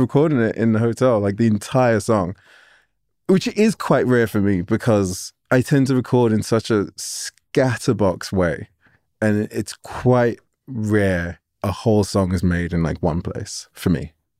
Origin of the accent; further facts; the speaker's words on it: England, United Kingdom; And, you know, and I was already in love with it as most English people are from film.